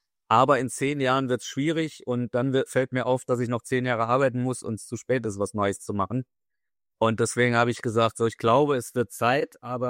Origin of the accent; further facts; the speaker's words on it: Saarland, Germany; Ich stamme aus dem Saarland.